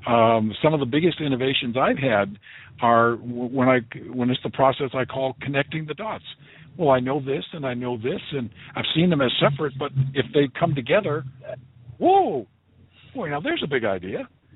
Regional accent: Boston, Massachusetts, United States; I grew up in the Boston area and Walden Pond and all of that.

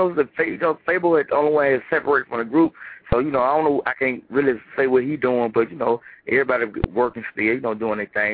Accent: Georgia, United States; I'm letting folks know the struggles where I came from. You know, I came from nothing. I came from Bankhead for real. You know, I come from a project called Born Home, which are being tore down as of right now.

